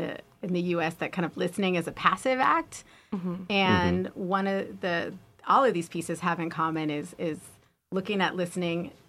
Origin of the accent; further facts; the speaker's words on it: Riverside, California, United States; Marlene Rios Hernandez, who is at University of California, Riverside in musicology, my hometown.